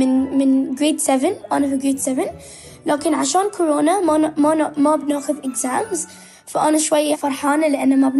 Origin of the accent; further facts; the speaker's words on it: Bahrain; أنا حققت الميني أولمبيكس اللي كانت عندنا بالبحرين